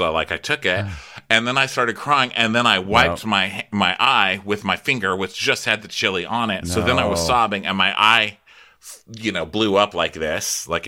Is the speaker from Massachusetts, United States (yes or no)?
no; El Paso, Texas, United States; I'm from El Paso, Texas, okay? I know my chili.